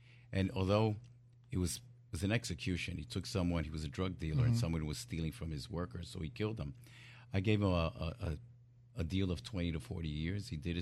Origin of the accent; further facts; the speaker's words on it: New York, United States; I was born and raised in New York, and my family came from Puerto Rico.